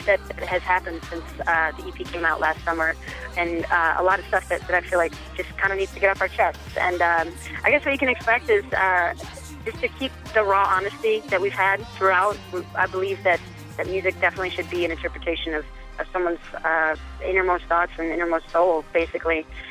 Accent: Detroit, Michigan, United States; I think just growing up in Detroit, I grew up at a time that the garage rock scene was really, really busting through.

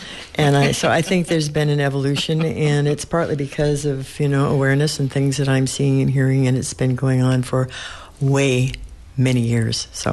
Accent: Arcata, California, United States; I am from here. I was born in Arcata. And I realize every now and then that I was really fortunate when I was born. I lived very near Redwood Park.

